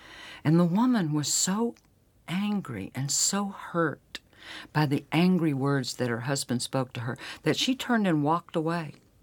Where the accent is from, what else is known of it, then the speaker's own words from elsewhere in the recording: Texas, United States; my grandmother and my father came to the Dallas-Fort Worth area for him to go to college, and he met and married my mother there.